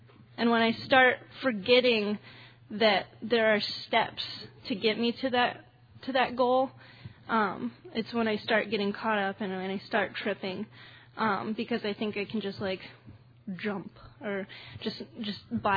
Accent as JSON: {"language": "English", "town": "Albuquerque", "region": "New Mexico", "country": "United States", "said": "So I'm from Albuquerque, New Mexico. And I love the Southwest."}